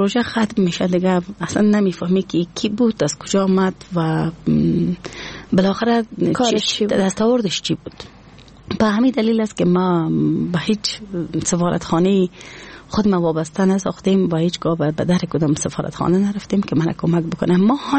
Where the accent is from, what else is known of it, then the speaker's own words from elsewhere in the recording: Afghanistan; ما میتونم بگویم که از افغانستان هستم